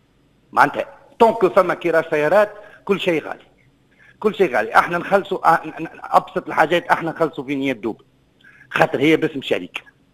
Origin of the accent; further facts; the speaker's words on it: Tunisia; شركات لي زيترونجي كانت عندنا في تونس بعض الشركات لتوا لا رجعت